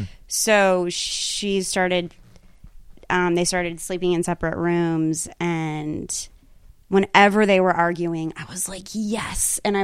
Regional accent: Pueblo, Colorado, United States; I grew up in Pueblo, Colorado.

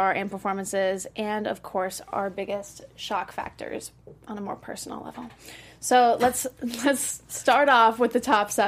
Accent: Colts Neck, New Jersey, United States; I'm from Colts Neck, New Jersey, if that's cool enough for you guys.

